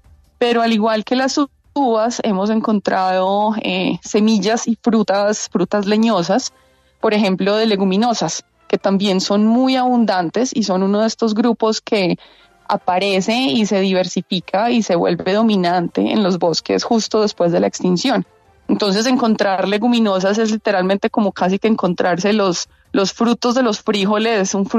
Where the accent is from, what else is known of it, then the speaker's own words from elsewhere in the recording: Medellín, Antioquia, Colombia; Yo soy de Medellín, yo nací y crecí en Medellín